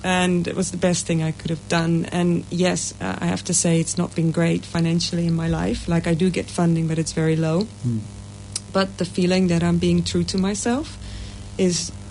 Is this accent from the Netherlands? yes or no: yes; Amsterdam, North Holland, Netherlands; I'm from Amsterdam. Originally. I grew up suburban, nice, outside of Amsterdam.